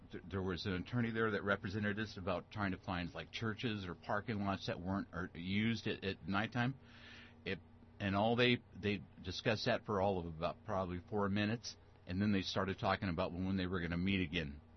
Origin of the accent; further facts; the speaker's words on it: Cayucos, California, United States; I was born and raised in Cayucas.